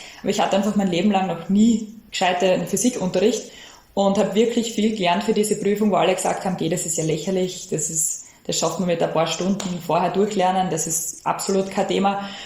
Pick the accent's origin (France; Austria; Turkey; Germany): Austria; Styria; ich komme aus der Südoststeiermark.